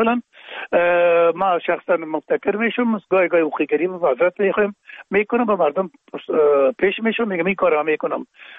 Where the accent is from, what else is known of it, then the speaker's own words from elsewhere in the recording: Afghanistan; ما میگیم افغان هستیم